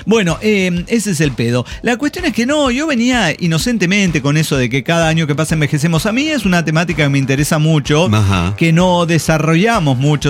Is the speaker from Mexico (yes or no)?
yes; Toluca, State of Mexico, Mexico; de Toluca